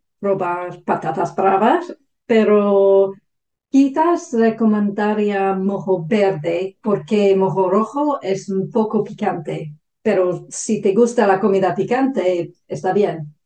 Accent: South West England, United Kingdom; Spanish is a second language; now in Southampton, United Kingdom; soy de Somerset, en el sudoeste de Inglaterra, y ahora vivo en Southampton.

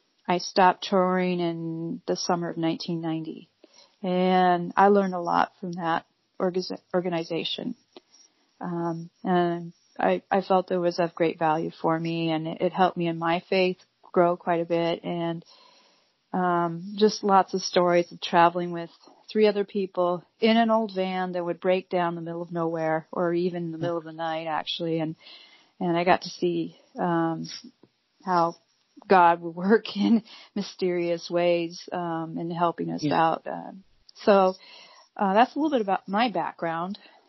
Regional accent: Walla Walla, Washington, United States; now in Seattle, United States; I was born and raised in Walla Walla, Washington. Lived there for most of my life, and I'm now, I guess you can call me a native of Washington, and I live now in the Seattle metro area.

